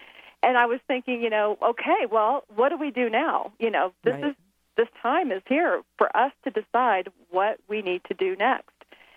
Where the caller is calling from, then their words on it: Conifer, Colorado, United States; you've reached me on my mountaintop in Conifer, Colorado, where I, live and love life.